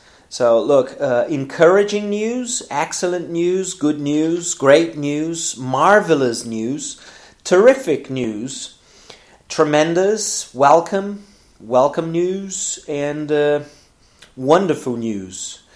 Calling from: Porto Alegre, Rio Grande do Sul, Brazil; English is a second language

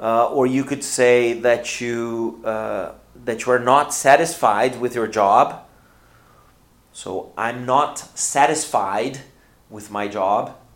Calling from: Porto Alegre, Rio Grande do Sul, Brazil; English is a second language

